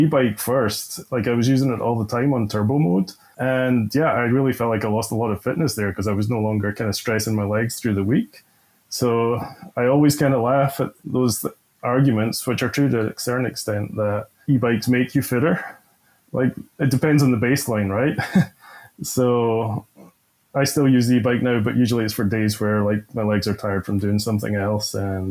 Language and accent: English; Scotland, United Kingdom; moved away as an adult; now in Canada; I don't have too many pictures of my hometown, but live just south of Edinburgh, about 10 miles south of Edinburgh.